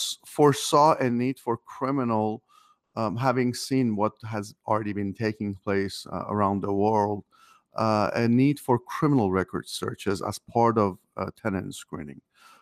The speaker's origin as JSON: {"language": "English", "town": "Paris", "region": "Île-de-France", "country": "France", "tie": "born or raised there", "also_born_or_lived": "Iran", "lives_now": "United States", "said": "I was born in Iran. Spent my teen years. Moved to the U.S. once in '79, and then moved back out. Grew up in France. Spent my teen years in Paris, which was wonderful. And moved to the U.S."}